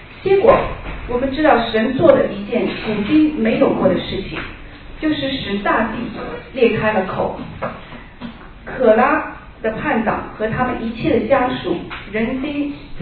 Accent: China; 我们中国人啊都很喜欢流芳百世。

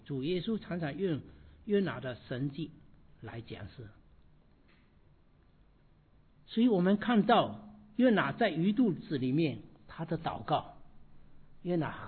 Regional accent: China; 我们其实中国人也拜了很多各种各样的偶像

